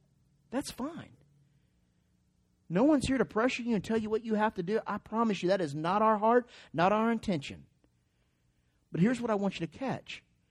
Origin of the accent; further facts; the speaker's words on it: Arkansas, United States; I always tell you how awesome Arkansas is. This is right in my hometown area.